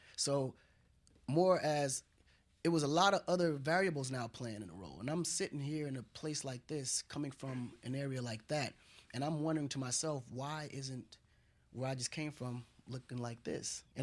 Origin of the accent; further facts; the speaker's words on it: Kola, Dakar, Senegal; I was raised in Senegal. A part of Senegal called Kola, which is a rural area of Dakar. And, you know, I was one of those barefooted kids you see playing soccer, you know, toting well water.